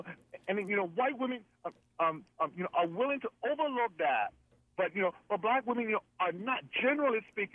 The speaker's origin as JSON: {"language": "English", "country": "Liberia", "tie": "born or raised there", "said": "I was born and raised in West Africa, Liberia."}